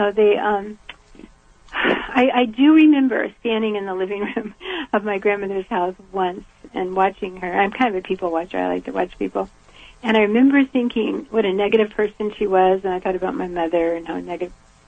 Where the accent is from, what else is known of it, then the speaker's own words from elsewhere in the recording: Georgia, United States; I was raised in the South in Georgia, and I was it was hard to be me because I thought differently than other people